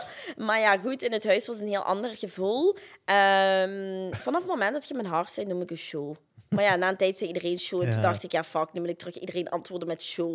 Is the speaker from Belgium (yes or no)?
yes; Flanders, Belgium; Ik zeg, ja, bij ons in Limburg of in de cité, dat is normaal om dat te zeggen.